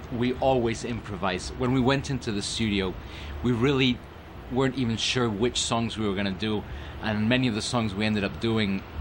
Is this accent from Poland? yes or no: no; Mexico; I'm from Mexico, and I came here almost by chance.